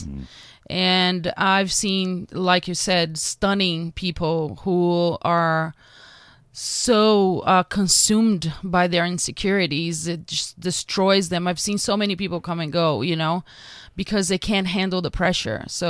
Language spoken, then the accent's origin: English; Amazon, Brazil; moved away; also born or lived in Rio de Janeiro; I was born in Rio, but I grew up in the Amazon.